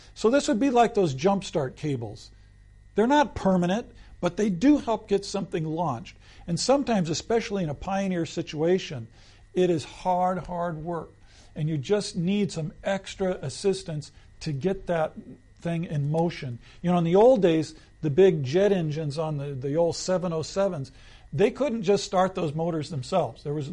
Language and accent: English; United States; Now, as an American, this is what can happen.